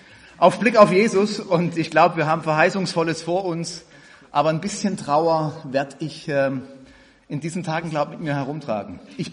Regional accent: Baden-Württemberg, Germany; es ist richtig, ich bin Schwabe.

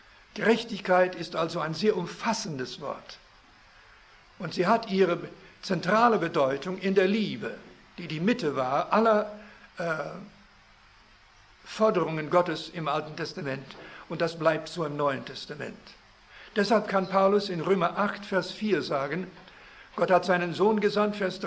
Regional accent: Canada; ich bin in Kanada aufgewachsen, aber meine Muttersprache ist Deutsch

